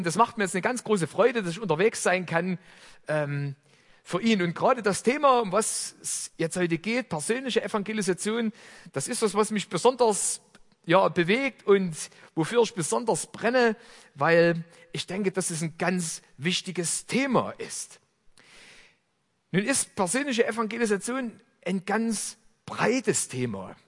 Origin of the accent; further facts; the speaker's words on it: Saxony, Germany; ich komme aus der Ecke von Chemnitz und da ist der Slang ganz besonders ausgeprägt und das kann ich nicht verleugnen, das ist einfach so. Das ist, habe ich mit der Muttermilch aufgesogen